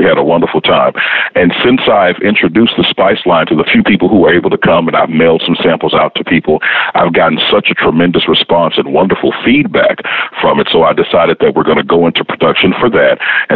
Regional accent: West Monroe, Louisiana, United States; now in Houston, United States; I'm originally from West Monroe, Louisiana, so my roots are from down south

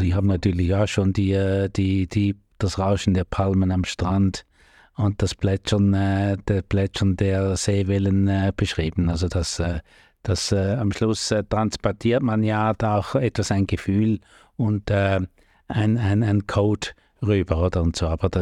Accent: Switzerland; Bei uns in der Schweiz sieht es nicht ganz so arg aus

